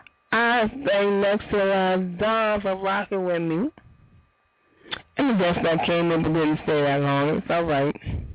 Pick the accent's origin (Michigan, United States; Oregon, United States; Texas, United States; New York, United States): New York, United States; Bronx; So I was repping the NYC, my home state. Because I'm a Boogie Down Bronx girl.